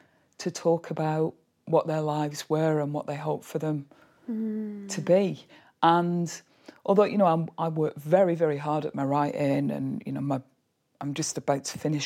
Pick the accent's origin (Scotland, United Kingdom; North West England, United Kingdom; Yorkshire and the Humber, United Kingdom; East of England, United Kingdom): North West England, United Kingdom; Burnley; also born or lived in Liverpool; I grew up in Burnley and I lived in Liverpool for 10 years, and then I moved to the Calder Valley, which was always a place that I loved to visit when I was growing up in Burnley.